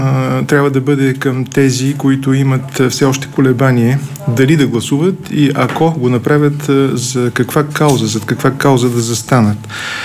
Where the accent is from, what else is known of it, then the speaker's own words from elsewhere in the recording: Sofia, Sofia City, Bulgaria; Роден съм в София, израствал съм в София